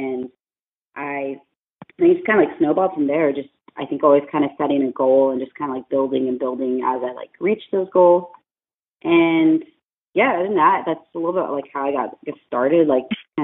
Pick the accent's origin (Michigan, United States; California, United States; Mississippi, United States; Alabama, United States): California, United States; Walnut; I grew up in Inland Empire, which is like 20, 30 miles out from Los Angeles County. I grew up in a little city called Walnut, California